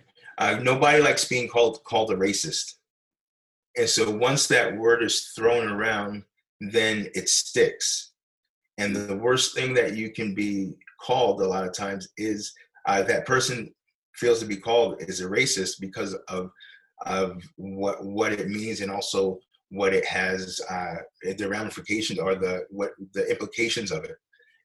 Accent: Brooklyn, New York, United States; also born or lived in Long Island; when I grew up in Brooklyn and also in Long Island

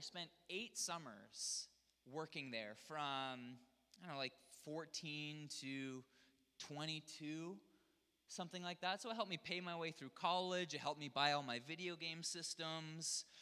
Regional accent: Ontario, Canada; I spent all of my summers at this campground called Lakeshore Pentecostal Camp. It's in Ontario. I grew up in Ontario.

